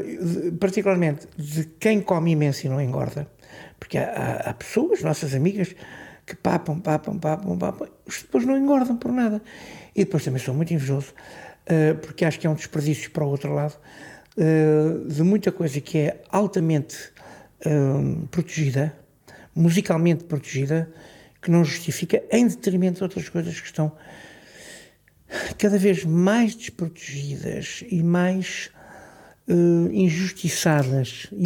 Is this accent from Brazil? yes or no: no; Portugal; born there; Aqui no país onde eu nasci, onde eu estou, onde eu continuo a cantar e a lutar